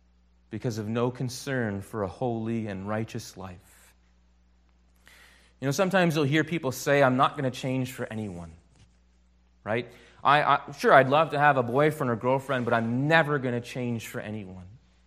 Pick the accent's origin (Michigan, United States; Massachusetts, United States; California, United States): Michigan, United States; Grand Rapids; I can tell you, I come from Grand Rapids. I come from Classis, Michigan, of the URC.